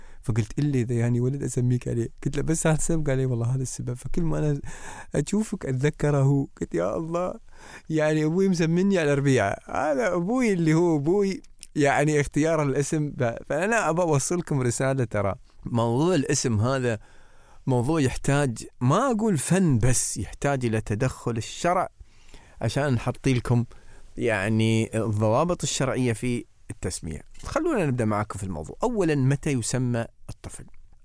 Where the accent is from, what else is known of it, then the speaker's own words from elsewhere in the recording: United Arab Emirates; نحن عندنا في الإمارات